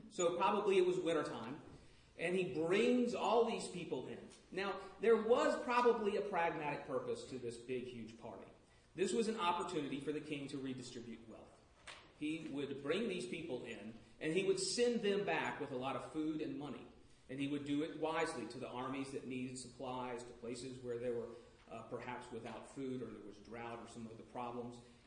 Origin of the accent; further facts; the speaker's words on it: New Orleans, Louisiana, United States; Now, I'm from New Orleans. Mardi Gras goes on for several months.